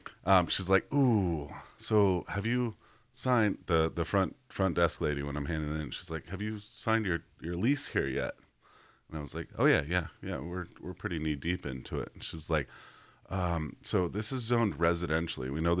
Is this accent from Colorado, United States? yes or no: yes; Denver, Colorado, United States; I grew up like right by Red Rocks. So I could I could have my window open and listen to Red Rocks concerts.